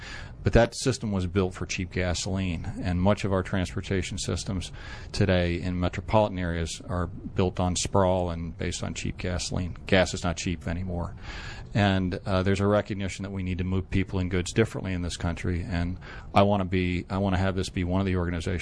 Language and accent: English; Vestal, New York, United States; I'm originally from Vestal, New York, up near Binghamton.